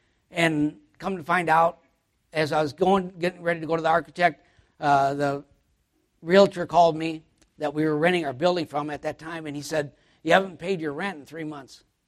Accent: Minneapolis, Minnesota, United States; I'm from Minnesota, and he lived in Minneapolis. And my uncle, when I was a kid, in high school, I lived in Minneapolis also, but then my dad bought a farm.

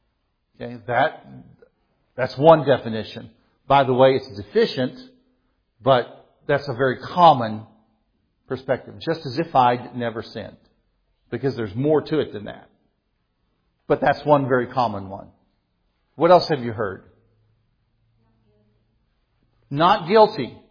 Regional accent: Missouri, United States; It's just not, maybe it's because I'm from Missouri, but it's just not used very much anymore. Reckon. Oh, I reckon.

